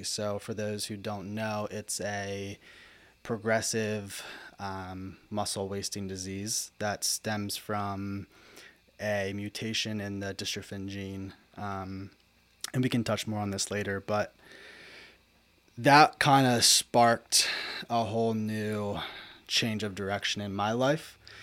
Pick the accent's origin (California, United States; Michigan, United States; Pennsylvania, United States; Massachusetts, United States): Pennsylvania, United States; Lebanon; Like you said, born and raised in Lebanon, PA. I went to Cedar Crest High School, graduated from there in 2018.